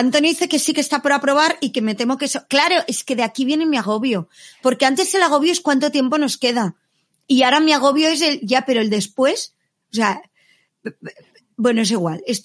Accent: Barcelona, Catalonia, Spain; Yo soy sansenca. Yo vivo en el límite entre Sants y Hostafrancs. Yo soy de Sants.

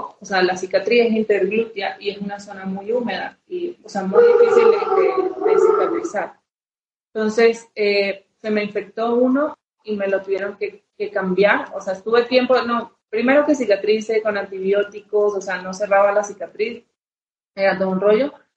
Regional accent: Venezuela; now in Mexico; soy de Venezuela, vivo en México y tengo ya casi 10 años aquí en México.

